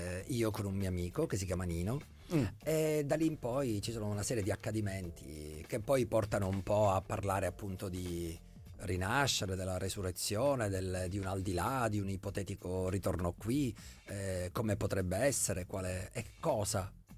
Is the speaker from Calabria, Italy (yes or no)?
no; Sicily, Italy; Diciamo che ho investito tantissimo nella mia città, nella mia terra, tutta la Sicilia.